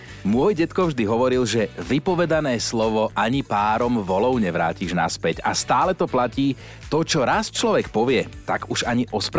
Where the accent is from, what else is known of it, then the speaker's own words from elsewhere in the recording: Trnava, Trnava Region, Slovakia; aj u nás v Trnave sa to používalo.